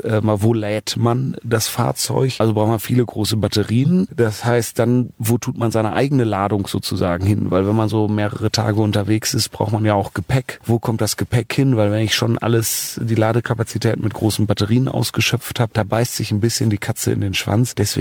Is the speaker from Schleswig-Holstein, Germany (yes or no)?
no; Cologne, North Rhine-Westphalia, Germany; Ich als Kölner.